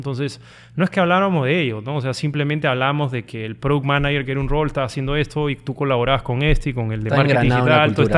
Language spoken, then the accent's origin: Spanish; Piura, Peru; moved away as an adult; now in Lima, Peru; En Piura. Soy piurano, me vine a vivir a Lima a los 20.